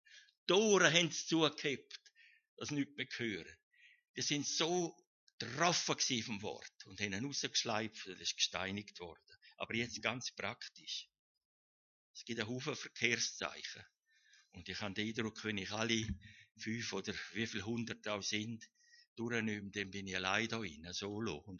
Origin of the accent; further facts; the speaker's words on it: Maienfeld, Graubünden, Switzerland; Wir sind ja in Maienfeld aufgewachsen und Graubünden hat hier noch Autoverbot gehabt.